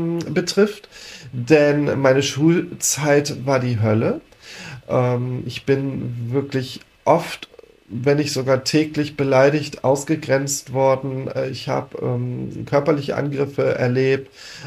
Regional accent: Husum, Schleswig-Holstein, Germany; Aber Husum ist ja meine Heimatstadt. Dort bin ich aufgewachsen als junges Mädchen.

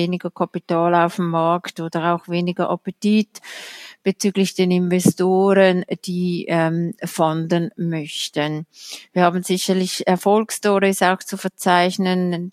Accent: Switzerland; da können wir als Schweizer oder als Schweizer Finanzblatt stolz darauf sein.

